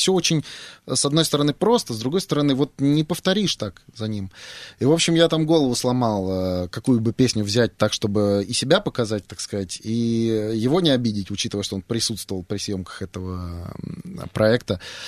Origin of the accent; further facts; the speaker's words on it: Volgograd, Volgograd Oblast, Russia; Я, получается, 34-й, если я из Волгограда, если это по названию региона.